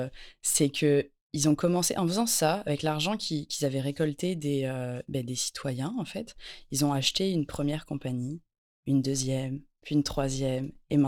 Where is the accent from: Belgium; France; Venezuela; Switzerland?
France; now in Canada; au Québec, je suis française, ça s'entend pas du tout